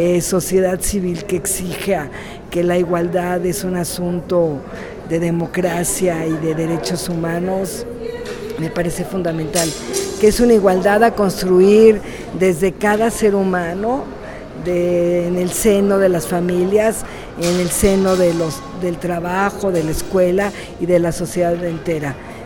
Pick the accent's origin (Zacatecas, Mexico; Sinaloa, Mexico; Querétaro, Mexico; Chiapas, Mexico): Zacatecas, Mexico; por medicina, no por doctorado. Soy de Zacatecas y fui diputada local de la 61 legislatura local 2013-2016 en Zacatecas.